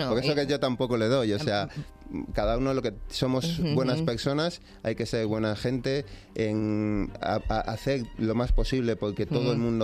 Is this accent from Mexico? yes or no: no; Villamantilla, Community of Madrid, Spain; Cuando yo hablo de Villamantilla lo hablo con mucho cariño, no solo porque sea mi pueblo, no solo por donde he vivido